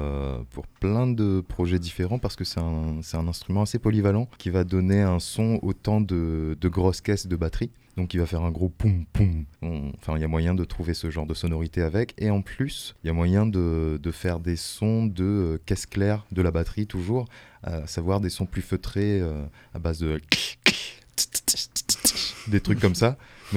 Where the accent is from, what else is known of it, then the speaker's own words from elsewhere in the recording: Réunion, France; moved away; dès que je suis arrivé en métropole, parce que je viens de La Réunion